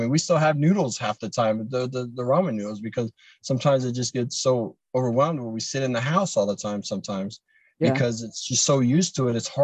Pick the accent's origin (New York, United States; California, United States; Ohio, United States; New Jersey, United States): Ohio, United States; I'm from Ohio, so it's kind of one of those things.